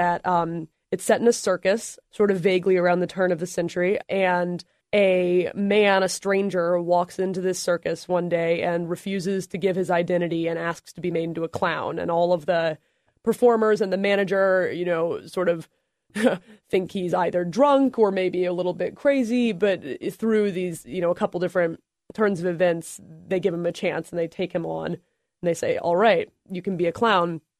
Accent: Charlottesville, Virginia, United States; I am from Charlottesville. I went to high school at Western Albemarle. I went away to Yale.

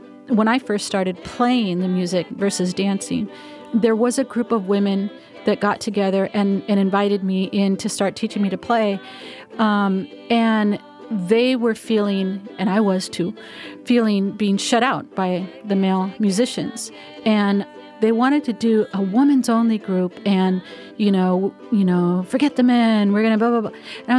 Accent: California, United States; You know, I'm me, and I'm from the Bay Area, and this is our flavor.

